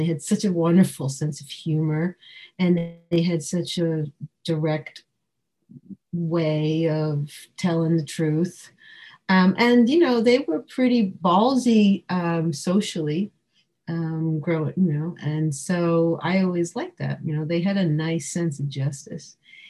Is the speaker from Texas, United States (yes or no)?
no; New York, United States; I grew up on Long Island and people seem to think that's Mars when it comes to music, you know, but New York, Long Island is still one of the biggest country music markets in the country.